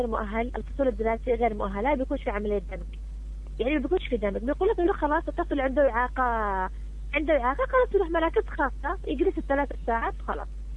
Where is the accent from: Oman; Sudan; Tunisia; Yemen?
Yemen; خصوصا عندنا في اليمن ما عندهمش خطة تعليمية